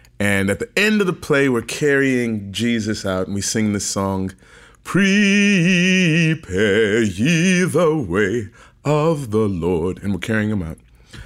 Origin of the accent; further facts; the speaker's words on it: St. Louis, Missouri, United States; Born and raised in St. Louis, Missouri.